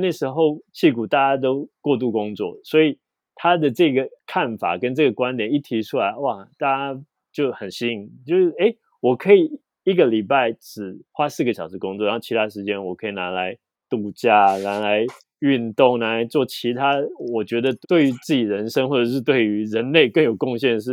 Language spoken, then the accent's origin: Chinese; Taiwan; 因为我们台湾人